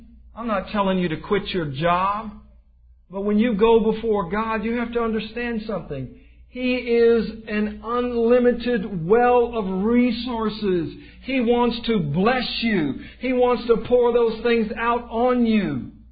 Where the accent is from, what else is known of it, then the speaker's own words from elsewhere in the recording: Virginia, United States; I grew up in Virginia.